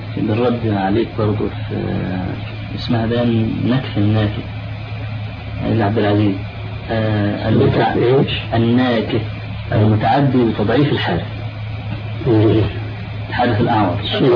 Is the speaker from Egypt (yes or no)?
yes; Egypt; طلعت حديثا عندنا في مصر